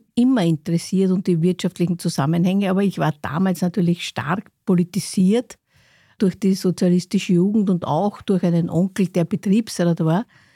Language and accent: German; Lower Austria, Austria; Wenn Sie als Kind im Waldviertel aufwachsen, dann ist das etwas, Sie haben absolute Freiheit.